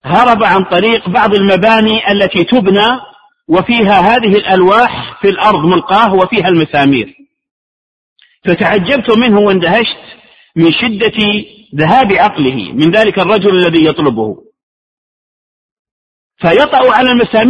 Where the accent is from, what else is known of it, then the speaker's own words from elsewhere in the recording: Najd, Saudi Arabia; يذكرني هذا بقصة حقيقية وقعت عندنا في نجد، وصاحبها معروف عندنا